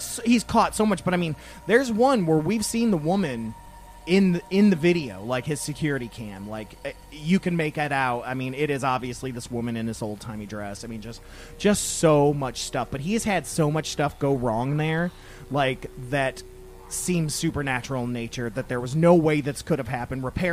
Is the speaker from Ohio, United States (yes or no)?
yes; Toledo, Ohio, United States; And I mean, I told you, like growing up in Toledo